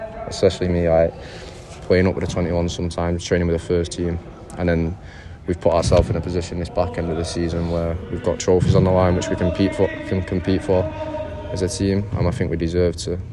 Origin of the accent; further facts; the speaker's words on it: Salford, North West England, United Kingdom; I'm from Salford.